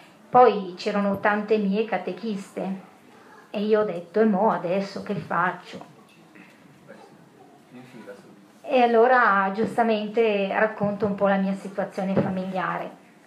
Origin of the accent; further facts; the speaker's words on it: Milan, Lombardy, Italy; sì, buongiorno a tutti, sono di Milano.